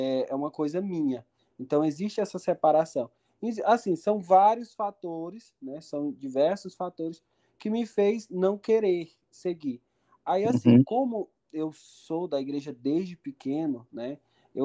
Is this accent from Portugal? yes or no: no; Itupiranga, Pará, Brazil; aqui, eu sou daqui, nasci aqui no Hospital Municipal.